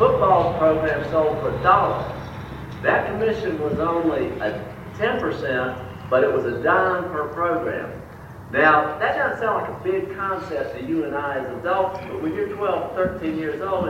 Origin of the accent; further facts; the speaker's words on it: the South, United States; That's what we were, you know, taught to do growing up in the South.